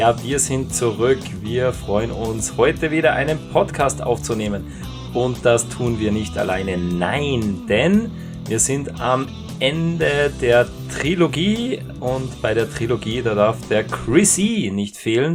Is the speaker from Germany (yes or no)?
no; Austria; Bei uns in Österreich hat die Gastronomie wieder aufgesperrt